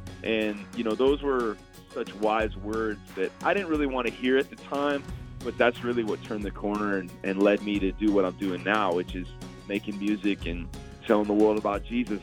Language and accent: English; Chicago, Illinois, United States; now in Nashville, United States; Like, I grew up in Chicago, but now that I live in Nashville, we're used to pretty mild winters.